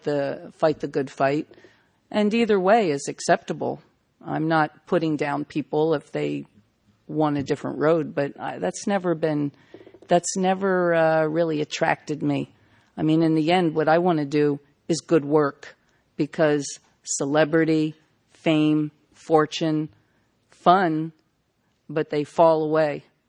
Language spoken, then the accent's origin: English; New Jersey, United States; in growing up in South Jersey, I didn't even know those people existed.